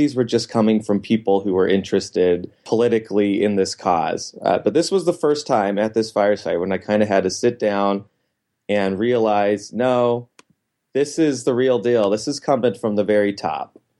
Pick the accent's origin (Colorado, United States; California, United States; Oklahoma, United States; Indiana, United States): California, United States; I was a student from California in his stake at BYU.